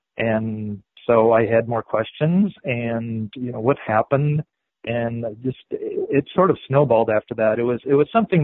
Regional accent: Wauwatosa, Wisconsin, United States; Wauwatosa is my hometown. It's just outside of Milwaukee. And we moved into Wauwatosa, I think I was about 5 years old.

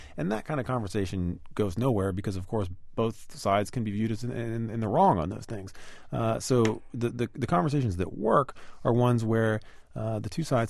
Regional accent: United States; And frankly, I mean, as an American, it makes me morally uncomfortable

